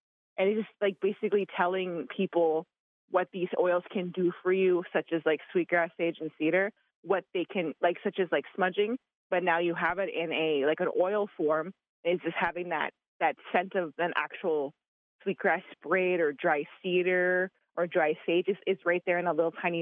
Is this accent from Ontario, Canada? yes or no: no; Alberta, Canada; now in Tama, United States; because I'm actually from Alberta, Canada, and meeting people here in Tama, Iowa